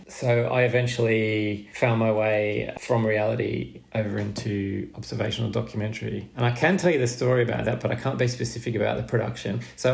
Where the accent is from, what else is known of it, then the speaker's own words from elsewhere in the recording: Canberra, Australian Capital Territory, Australia; I mean, I was from Canberra. I didn't know anyone, didn't know how to go about it